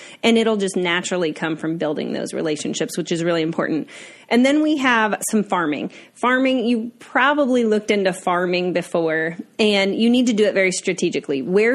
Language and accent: English; Indiana, United States; I'm from Indiana.